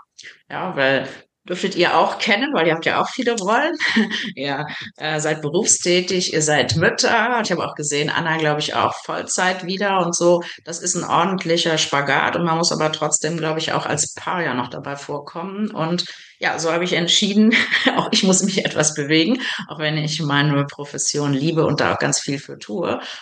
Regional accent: North Rhine-Westphalia, Germany; born there; moved away as an adult; ursprünglich komme ich aus der Nähe von Düsseldorf, da bin ich geboren und habe mich dann aber mit 21 Jahren aufgemacht, immer dahin zu gehen, wo es den Job gab, auf den ich Lust hatte.

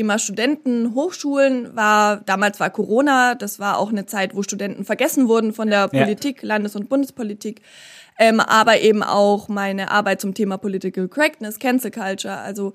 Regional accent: Nuremberg, Bavaria, Germany; born there; now in Erfurt, Germany; bin noch 25 Jahre alt, komme gebürtig aus Nürnberg, lebe aber seit 8 Jahren jetzt mittlerweile in Erfurt, bin hier sehr glücklich

